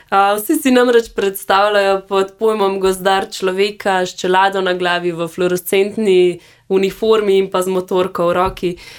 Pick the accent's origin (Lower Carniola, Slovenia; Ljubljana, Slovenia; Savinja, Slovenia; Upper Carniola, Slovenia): Upper Carniola, Slovenia; Bohinj; Doma sem iz Bohinja in sem strastna hribovka.